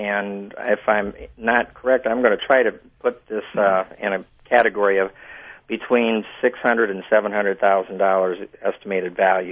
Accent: Brodhead, Wisconsin, United States; I grew up in Broadhead, Wisconsin, which is the hometown of the start

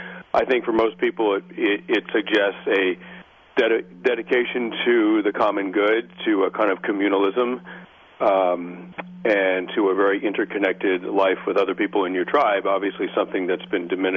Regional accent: East Coast, United States; And I wound up, I grew up on the East Coast, and I wound up in Gillette, Wyoming, one very, very cold fall morning.

